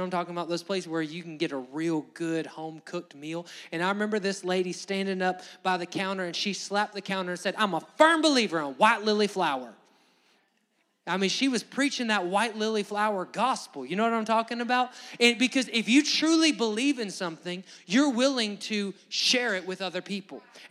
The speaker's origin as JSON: {"language": "English", "region": "Alabama", "country": "United States", "said": "not just he's believed on in Alabama because we're from the South and we trust God and we believe in God"}